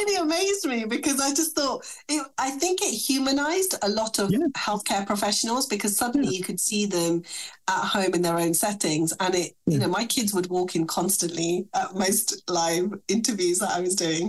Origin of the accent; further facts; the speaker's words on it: South East England, United Kingdom; accent: Buckinghamshire; English is a second language; moved away; The fact that I speak the way I do, I'm a Buckinghamshire person. When I came to the UK, I spoke no English. I learned English. And this is the accent, unfortunately, that I inherited. From Buckinghamshire.